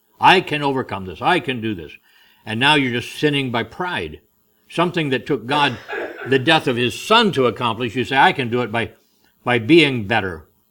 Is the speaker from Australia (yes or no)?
no; Indianapolis, Indiana, United States; And I was the outsider from Indianapolis, you know.